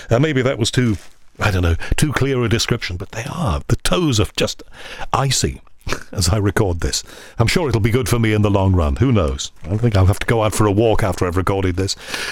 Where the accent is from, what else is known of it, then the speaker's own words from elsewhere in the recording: Liverpool, North West England, United Kingdom; I'm speaking here as a fully paid-up Scouser. I was born in Liverpool. I remain proud of my home city